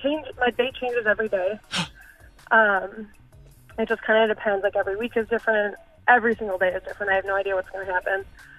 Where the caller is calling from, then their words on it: Dallas, Texas, United States; I'm calling from West Dallas.